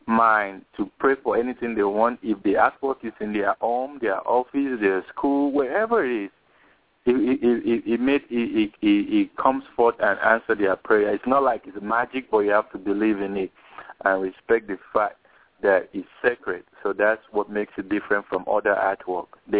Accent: Nigeria; now in United States; where are you from? Nigeria. Everybody say, oh.

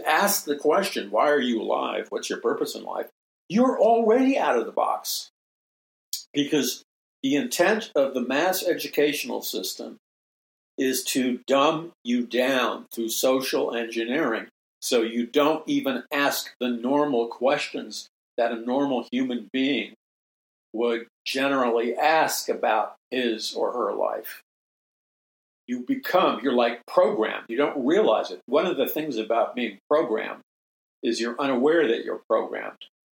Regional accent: New York City, New York, United States; I didn't meet any born-again Christians ever, as far as I know, growing up in New York City.

